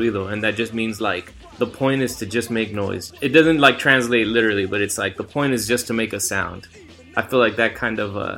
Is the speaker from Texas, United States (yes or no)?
yes; Texas, United States; and I was from South Texas